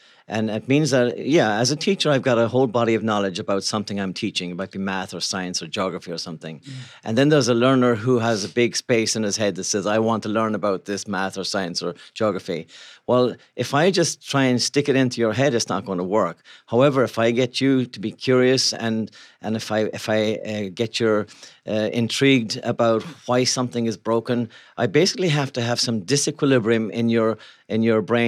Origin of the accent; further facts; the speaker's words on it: Ireland; moved away as an adult; now in Seattle, United States; I come from Ireland, and I actually came here in 1982 for one weekend. I came for one weekend to Seattle.